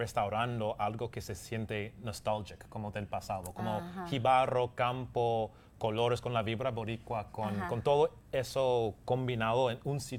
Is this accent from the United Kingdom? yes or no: yes; England, United Kingdom; Spanish is a second language; also born or lived in California; Soy de Inglaterra.